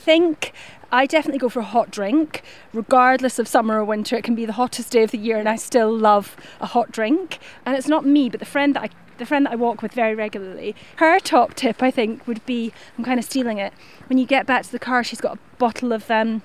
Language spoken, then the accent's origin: English; Scotland, United Kingdom; also born or lived in London; I was away from Scotland for about a decade, living down in London for work.